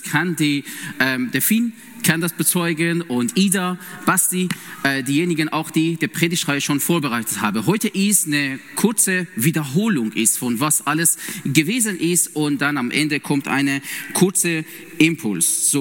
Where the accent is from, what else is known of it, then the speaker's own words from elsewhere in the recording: Iran; ich komme ursprünglich aus dem Iran. Ich war Muslim und ich glaube an Jesus Christus als meine Herr und Heiland. Und ich bin 31 Jahre alt.